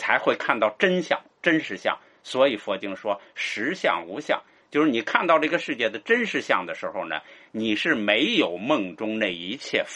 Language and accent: Chinese; China; 就是我们中国人译的这个经呢